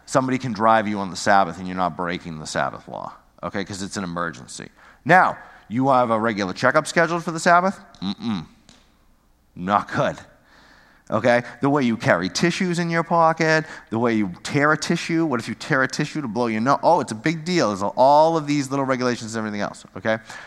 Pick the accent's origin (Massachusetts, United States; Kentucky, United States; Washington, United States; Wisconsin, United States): Massachusetts, United States; Peabody; All right, I grew up in Peabody. Half of Peabody is Jewish, half. Okay, West Peabody, Jewish.